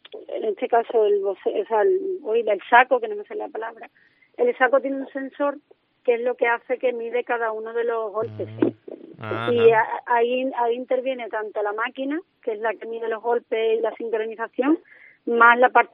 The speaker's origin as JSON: {"language": "Spanish", "town": "Cádiz", "region": "Andalusia", "country": "Spain", "said": "eso lo llevan por bandera porque además somos gaditanos"}